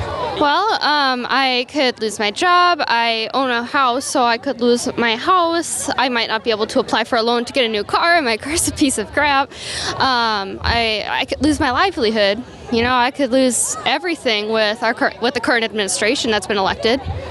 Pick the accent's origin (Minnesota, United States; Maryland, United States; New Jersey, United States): Minnesota, United States; West St. Paul; I'm originally from West St. Paul.